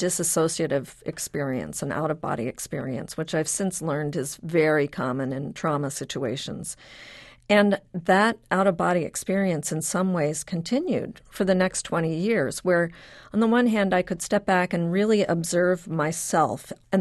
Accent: Evanston, Illinois, United States; Well, I grew up in Evanston, Illinois, in a suburb that really worked for an integrated community.

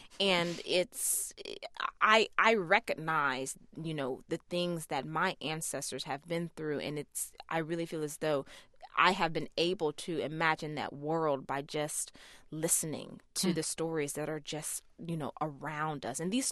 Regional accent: Memphis, Tennessee, United States; I definitely think it's because, you know, I grew up in Memphis, Tennessee.

